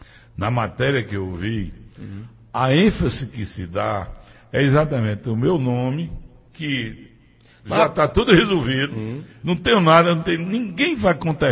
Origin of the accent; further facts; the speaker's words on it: Afogado, Pernambuco, Brazil; Todo mundo me conhece em Afogado, sabe onde eu nasci, sabe como eu me criei